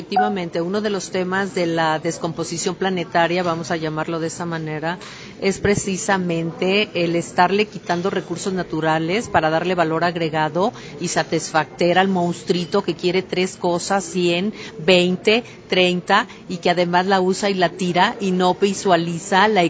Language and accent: Spanish; Mexico; tú y yo somos un recurso mexicano no renovable